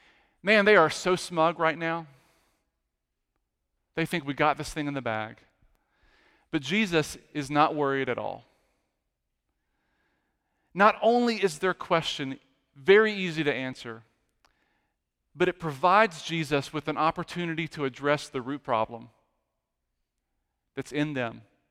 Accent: Richmond, Virginia, United States; And growing up in Richmond, I remember the toll on 95 right in the middle of the city, the Belvedere Toll Plaza.

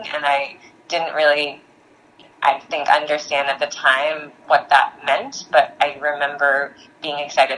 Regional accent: New York City, New York, United States; just the nature of, like, growing up in New York City

